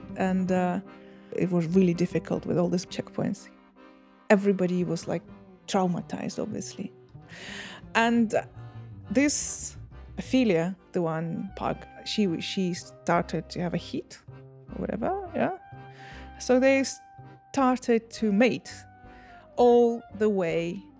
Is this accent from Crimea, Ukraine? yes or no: no; Bucha, Kyiv Oblast, Ukraine; I'm telling you about the situation that happened in Bucha, which I consider my hometown.